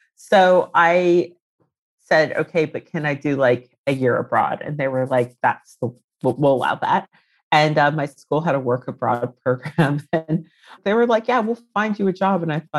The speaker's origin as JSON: {"language": "English", "town": "Reston", "region": "Virginia", "country": "United States", "tie": "born or raised there", "said": "But I'm from Virginia originally. I grew up in Reston, which is a pretty like affluent area, but I actually grew up not very affluent on the scale of affluence."}